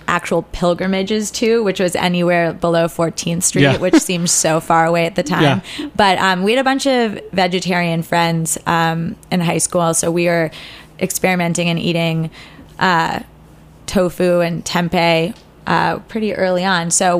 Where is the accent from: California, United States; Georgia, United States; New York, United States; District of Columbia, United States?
New York, United States; New York City; obviously we're all in our own individual apartments which were less equipped than what we had been used to growing up in New York City.